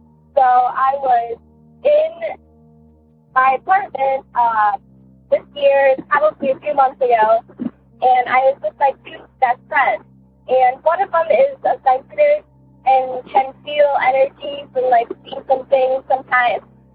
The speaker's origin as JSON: {"language": "English", "region": "Ohio", "country": "United States", "said": "I'm from Ohio."}